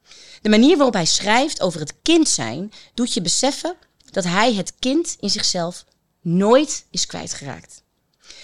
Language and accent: Dutch; Netherlands; also born or lived in Senegal; Ik heb dan misschien wel een donkere huidskleur, maar ik ben opgegroeid in Nederland met een Nederlandse vader en een Zweeds-Finse moeder die mij de Scandinavische cultuur meegaf.